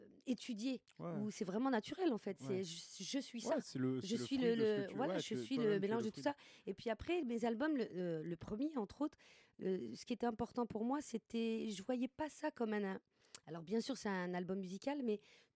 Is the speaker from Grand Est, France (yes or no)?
no; Angoulême, Nouvelle-Aquitaine, France; Moi, je suis charentaise berbère, je suis née à Angoulême